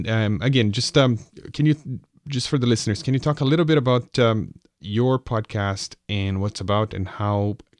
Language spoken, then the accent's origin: English; Canada; And me as a Canadian, I root for them.